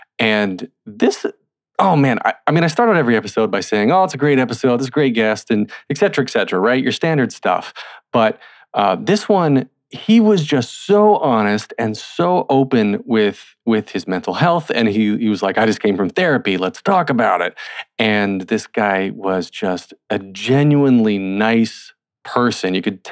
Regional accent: North Wilkesboro, North Carolina, United States; That's where I'm from.

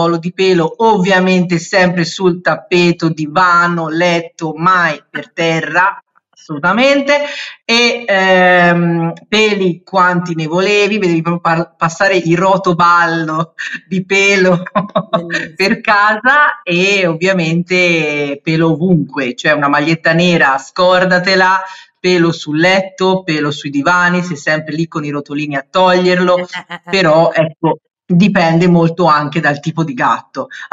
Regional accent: Pisa, Tuscany, Italy; now in Florence, Italy; sono pisana, con la S detta così, no pisana, perché pisano lo dicono i fiorentini, quindi io sono pisana.

